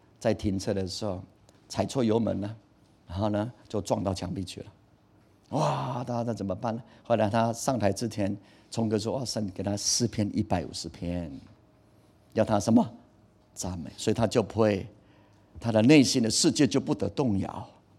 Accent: Taiwan; 我们台湾人是非常敬神的一个信仰的，到处都是。

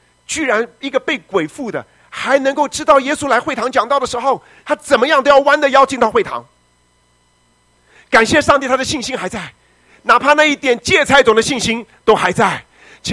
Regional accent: China; 所以我们中国人跟犹太人有些地方很像。

